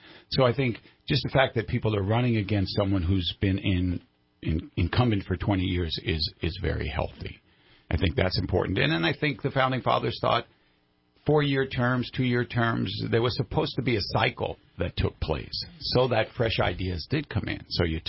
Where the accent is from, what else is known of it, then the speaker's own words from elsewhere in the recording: Northeast, United States; I did not grow up here, as most people listening to me can tell. I grew up in the Northeast. I am the son of a New York City Police Department family.